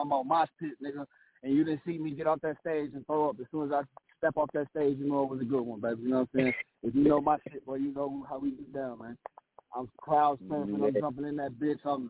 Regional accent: Saint Paul, Minnesota, United States; now in Miami, United States; I'm from St. Paul, Minnesota, man. I'm currently in Miami.

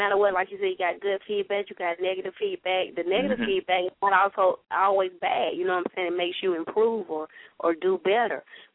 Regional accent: Athens, Georgia, United States; I'm from Athens. I came from the hood, the streets of Nelly B is my hood, you know. I came from the streets.

